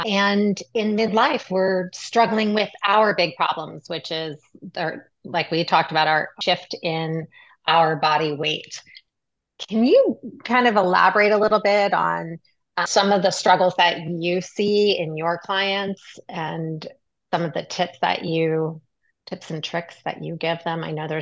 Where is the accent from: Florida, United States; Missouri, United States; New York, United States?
New York, United States; Brooklyn; I was from Brooklyn.